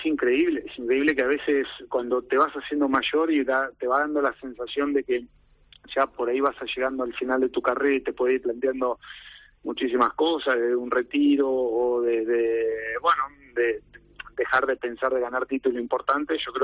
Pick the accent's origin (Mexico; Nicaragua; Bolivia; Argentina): Argentina; como argentinos